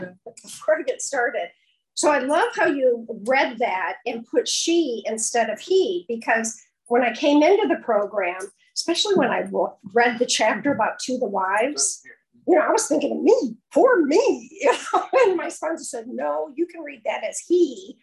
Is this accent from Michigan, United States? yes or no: yes; Michigan, United States; I was raised in Michigan, so I have a little bit of an accent.